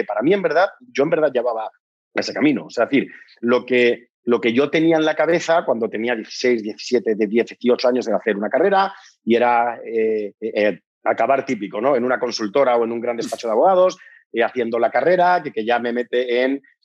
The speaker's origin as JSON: {"language": "Spanish", "country": "Spain", "moved": "as an adult", "lives_now": "Mexico", "said": "Soy español, pero llevo 10 años emprendiendo en México ya."}